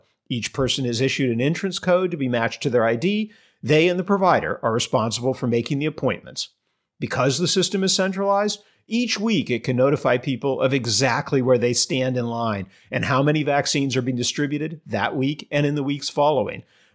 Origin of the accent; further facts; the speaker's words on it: California, United States; especially my home state of California, is doing it horribly wrong.